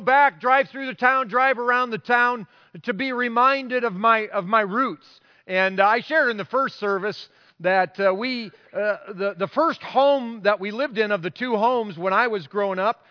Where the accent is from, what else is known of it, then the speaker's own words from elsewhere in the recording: Breda, Iowa, United States; Once in a while, will go back about 90-some miles to my hometown in Breda, Iowa. And it's a town of about 500.